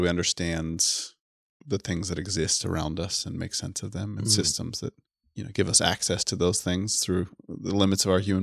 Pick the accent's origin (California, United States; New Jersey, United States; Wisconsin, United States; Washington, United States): California, United States; Menlo Park; So I grew up in the Presbyterian Church of Menlo Park, subsequently made famous by Steph Curry.